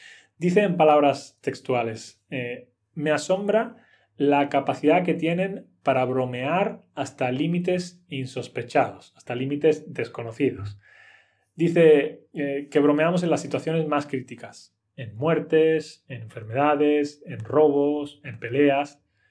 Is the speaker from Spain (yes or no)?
yes; Spain; Y yo, entre ellos, yo tampoco respeto los semáforos. Soy español, ¿qué hago?